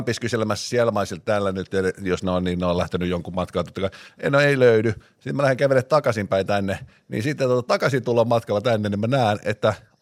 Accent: Helsinki, Uusimaa, Finland; mistä mä oon kotoisin tuolta Pohjois-Helsingissä

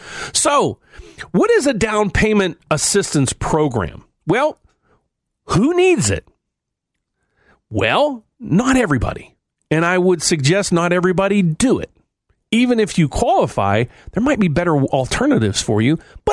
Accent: West Virginia, United States; And if you've heard my accent, you got it. I'm originally from West Virginia.

